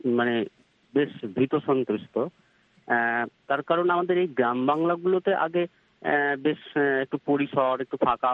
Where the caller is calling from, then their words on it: Jangipur, West Bengal, India; আমি পশ্চিমবঙ্গের মুর্শিদাবাদ জেলার জঙ্গিপুর থেকে